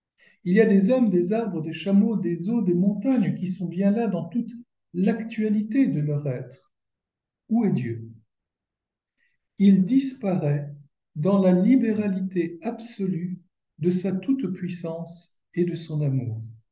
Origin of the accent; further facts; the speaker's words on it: Grand Est, France; quand on est pas belge, moi je suis lorrain, donc un peu entre les deux